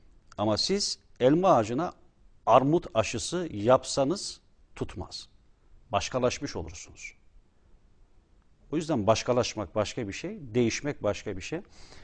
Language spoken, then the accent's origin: Turkish; İspir, Erzurum, Turkey; köyde ilk üniversite, Erzurum İspir Çayırbaşı köyüne mensup olan